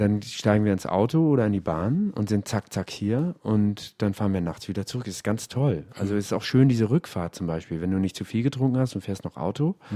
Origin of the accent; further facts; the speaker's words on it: Hamburg, Germany; Es ist ja meine Heimat, Hamburg. Das heißt, ich habe auch ein großes Herz für Hamburg.